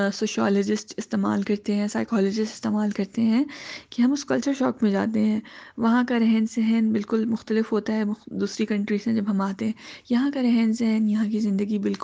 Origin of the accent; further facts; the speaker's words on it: Pakistan; now in Melbourne, Australia; میں پاکستان سے تعلق رکھتی ہوں اور اب یہاں پہ میلبرن میں رہتی ہوں، میلبرن میں سیٹلڈ ہوں الحمدللہ، ایک چھوٹی سی فیملی ہے۔